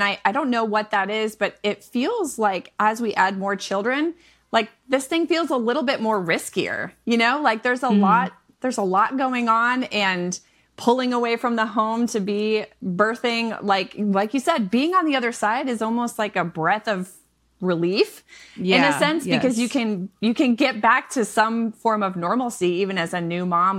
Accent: Michigan, United States; I am a Midwest mama of 7. I'm originally from Michigan, but I married a Southern man on the internet.

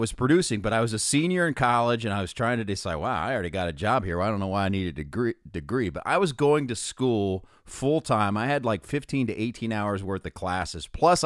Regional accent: Columbus, Ohio, United States; I'm still in college. I grew up in Columbus, Ohio.

